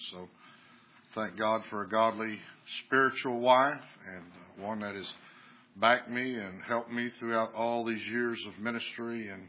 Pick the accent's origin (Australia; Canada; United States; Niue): United States; the South; well, I'm from the South and I'm just an old country boy.